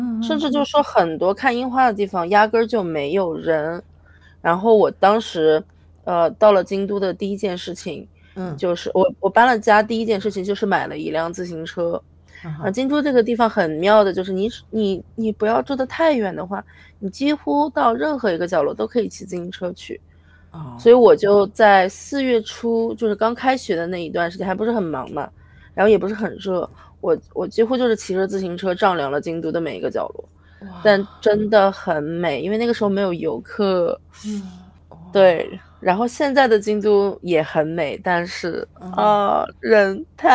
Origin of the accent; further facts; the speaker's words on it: Iceland; moved away as an adult; now in Kyoto, Japan; 我是一个从小在冰岛长大，从十岁跟着家人移民到冰岛，然后一直生活到28岁为止，我都在冰岛。